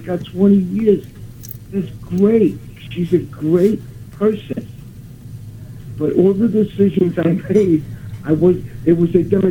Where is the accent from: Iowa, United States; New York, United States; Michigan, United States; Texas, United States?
New York, United States; Brooklyn; I'm living in Columbia Heights, Brooklyn now. I grew up in Carroll Garden.